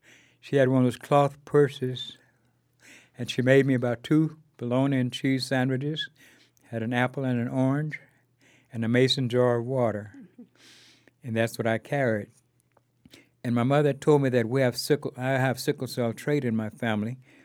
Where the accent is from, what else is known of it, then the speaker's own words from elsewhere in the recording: Crowley, Louisiana, United States; born there; Well, I believe, from my experience, I was born in Crowley, Louisiana.